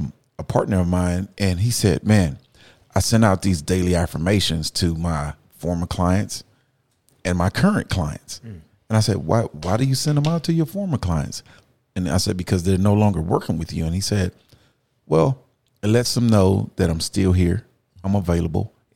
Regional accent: Texas, United States; growing up with it, you know, I went to Fifth Ward Church of Christ growing up in Fifth Ward. And that was a huge church.

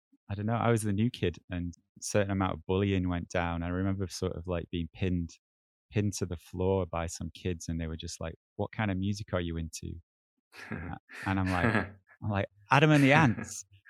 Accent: Preston, North West England, United Kingdom; also born or lived in Chorley; I was born in Chorley down the road, but grew up in Preston, and I was there for 19 years. What can I tell you? It's just like one of those typical sort of northern ex-industrial towns, really. Famous for its cotton mills in the past.

